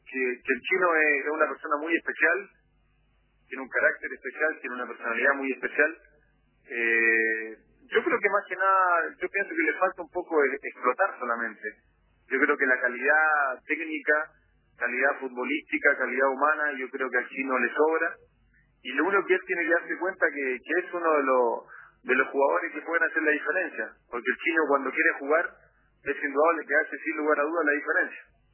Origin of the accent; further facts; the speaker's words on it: Chile; yo indudable que yo soy chileno y tengo el corazón con mi país.